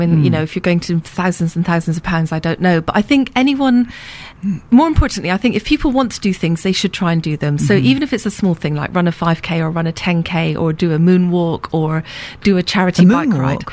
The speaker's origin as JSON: {"language": "English", "town": "Manchester", "region": "North West England", "country": "United Kingdom", "said": "I'm from the Peak District. I'm from Manchester, used to the rain, no problem."}